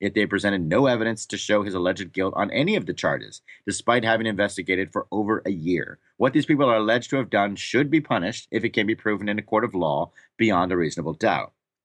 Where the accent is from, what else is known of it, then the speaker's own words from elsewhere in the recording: New Zealand; As you know, Sperling, this is all happening in my home country, and so I have been following the local news quite closely.